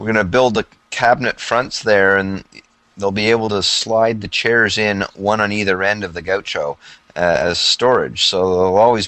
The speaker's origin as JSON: {"language": "English", "country": "Canada", "said": "myself and my wife, being Canadian, our Thanksgiving is somewhat earlier than the American Thanksgiving."}